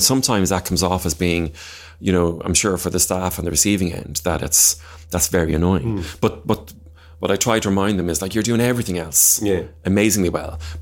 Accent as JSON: {"language": "English", "town": "Dublin", "region": "Leinster", "country": "Ireland", "said": "I'm reminded every time I come to Dublin. I'm from Dublin originally"}